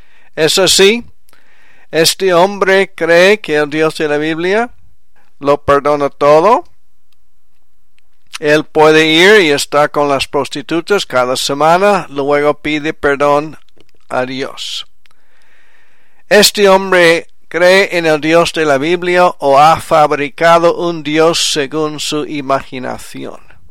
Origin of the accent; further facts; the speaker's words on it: Quebec, Canada; first language French; Spanish is a second language; Yo fui criado en francés en Quebec, en Canadá